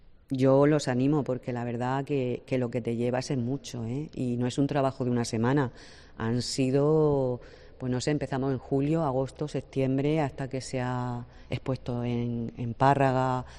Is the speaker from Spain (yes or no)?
yes; Las Torres de Cotillas, Region of Murcia, Spain; Yo soy de las Torres de Cotillas.